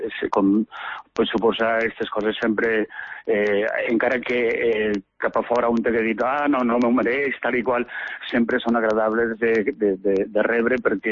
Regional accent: Vinaròs, Valencian Community, Spain; clar, soc de Vinaròs de pura cepa, no? Vull dir, tantes generacions han viscut en este poble, no?, en esta terra

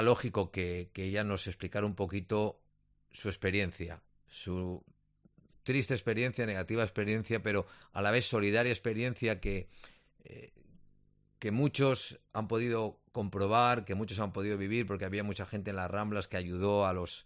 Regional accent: Barcelona, Catalonia, Spain; ¿de dónde eres? De Barcelona. Me siento ciudadano de Barcelona, de verdad.

